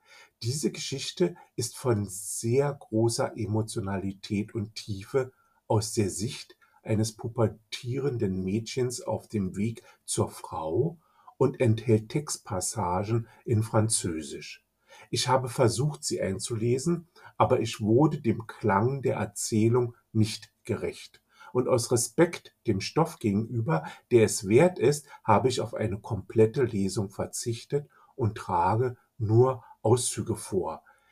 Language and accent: German; Berlin, Germany; Denn wir Berliner sind ja nicht so die Karnevalisten.